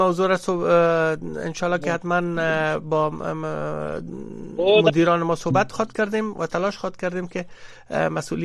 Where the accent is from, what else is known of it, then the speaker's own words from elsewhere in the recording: Afghanistan; به عنوان یک افغان